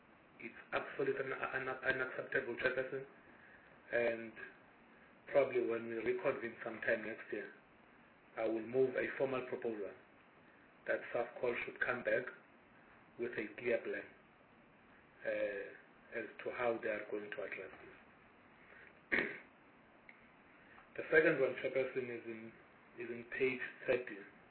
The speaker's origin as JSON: {"language": "English", "town": "Alice", "region": "Eastern Cape", "country": "South Africa", "said": "I am from the Eastern Cape, in Alice, Amatole area. There are a number of forests in my area, which would be Balfour, Hawksburg, Amatole Mountain Range"}